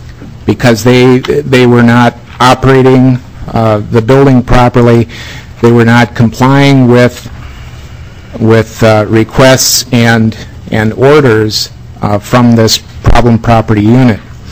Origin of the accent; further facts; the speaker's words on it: Eagan, Minnesota, United States; I'm from Eagan.